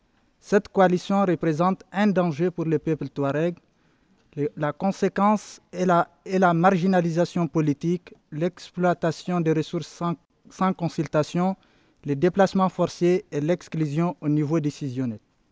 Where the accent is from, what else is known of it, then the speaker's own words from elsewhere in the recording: Azawad, Mali; Je viens de la région de l'Azawad.